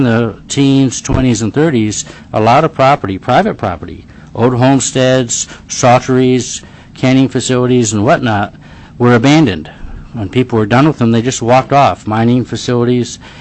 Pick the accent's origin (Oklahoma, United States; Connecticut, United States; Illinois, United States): Connecticut, United States; now in Alaska, United States; like the state I grew up in Connecticut, it would be a much bigger deal. But in Alaska, we have so little private property